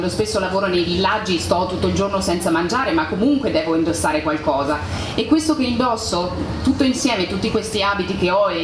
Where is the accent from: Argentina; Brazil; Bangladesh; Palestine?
Bangladesh; Italian is a second language; io appunto sono nata in Bangladesh e ho trascorso la mia infanzia lì con una famiglia dove la cultura era molto importante.